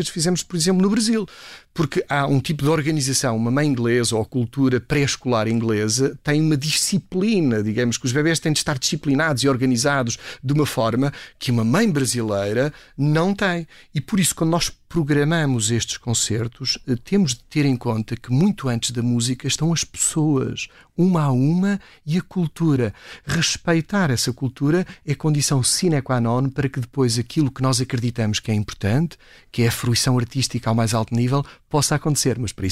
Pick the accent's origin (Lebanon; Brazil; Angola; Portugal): Portugal; Pozos, Leiria; Pozos, é uma pequenina aldeia ao lado de Leiria.